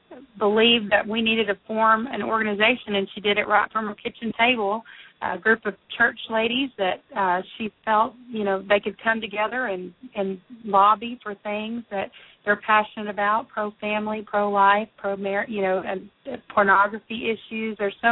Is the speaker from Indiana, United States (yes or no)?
no; Texas, United States; Sure. I'm from Texas.